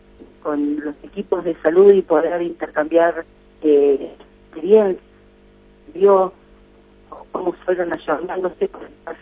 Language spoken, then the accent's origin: Spanish; Argentina; como argentinos